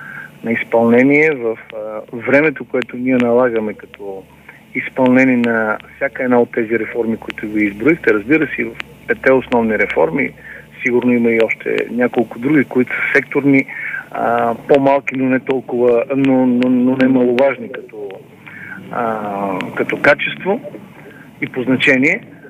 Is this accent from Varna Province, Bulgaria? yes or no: no; Petrich, Blagoevgrad Province, Bulgaria; посещавах и моя роден град Петрич